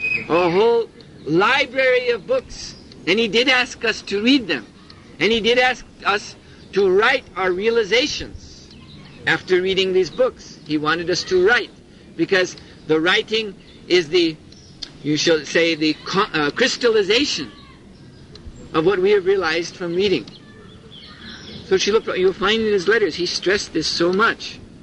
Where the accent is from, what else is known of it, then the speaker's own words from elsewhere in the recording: United States; You know, just like I'm from the United States, so I can speak badly of America